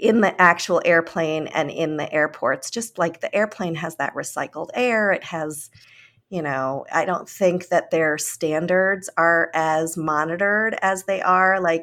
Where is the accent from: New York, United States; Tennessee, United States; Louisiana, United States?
New York, United States; whether or not they're going to let me as a New Yorker into Florida.